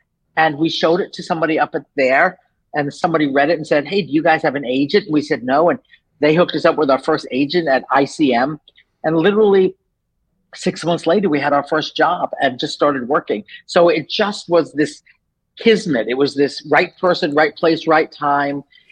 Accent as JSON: {"language": "English", "region": "New York", "country": "United States", "tie": "born or raised there", "said": "Well, I'm from New York. So I grew up in New York and wanted to be a playwright."}